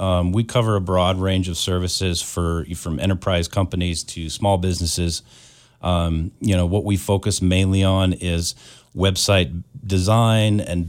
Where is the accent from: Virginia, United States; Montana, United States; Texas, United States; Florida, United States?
Montana, United States; Columbia Falls; I graduated in 1997, played basketball, did the whole sports thing, loved growing up in Columbia Falls, and, you know, spread my wings and flew a little bit after high school.